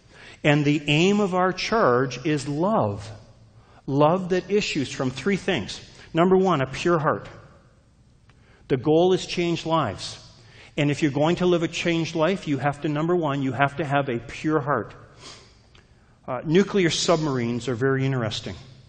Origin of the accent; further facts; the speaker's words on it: Canada; I'm Canadian, just in case you're wondering.